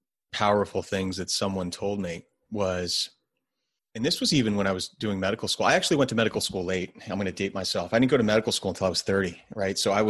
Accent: New Jersey, United States; Part of my job to put it in context, New Jersey, at this point, I'm from New Jersey.

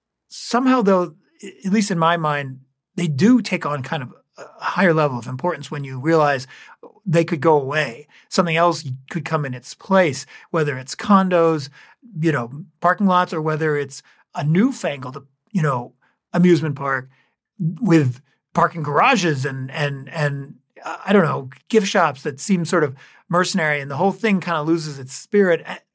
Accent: New England, United States; I grew up in towns in New England that had little amusement parks.

